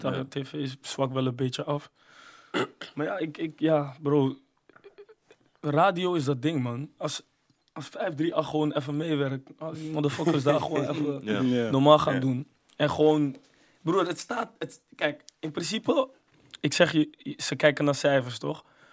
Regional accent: Amsterdam, North Holland, Netherlands; Ik kom uit de Bijlmer en financieel gezien was het echt goede steun.

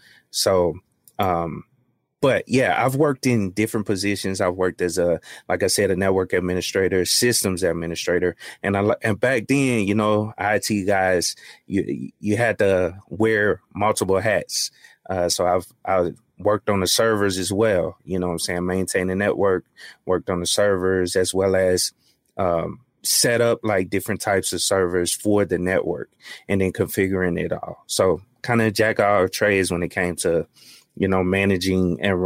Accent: Baton Rouge, Louisiana, United States; I grew up in Baton Rouge. So that's, yeah, it's like an hour away from New Orleans.

